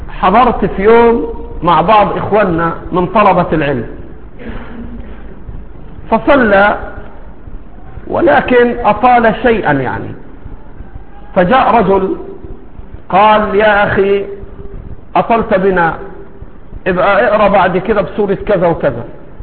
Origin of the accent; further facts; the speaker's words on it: Egypt; بعض المساجد عندنا في مصر تنسب إلى السنة